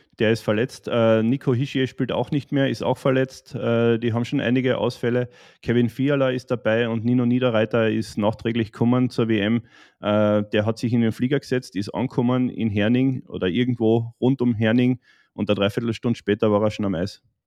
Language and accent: German; Austria; schaut's, wir können auch Eishockey spielen, wir Österreicher